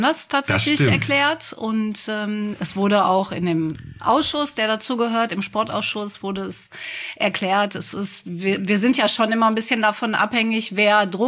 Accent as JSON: {"language": "German", "town": "Bottrop", "region": "North Rhine-Westphalia", "country": "Germany", "tie": "born or raised there", "said": "Fulenbrook ist so der Stadtteil, den ich eigentlich am wenigsten in Bottrop kenne"}